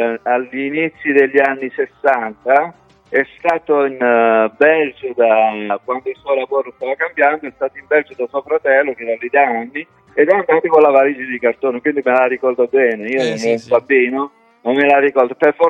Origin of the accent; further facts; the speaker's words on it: Apulia, Italy; now in Milan, Italy; io vivo a Milano, ma ad estate vado in Puglia, sono originario della Puglia